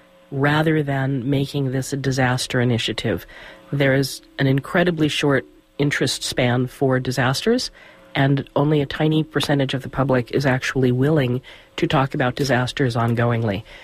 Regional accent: New York City, New York, United States; I figure, and I'm a New Yorker, so I'm kind of passionate about what happens to my city.

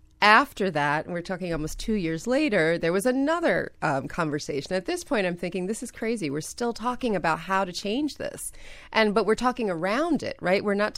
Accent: New York, United States; No, I'm from New York.

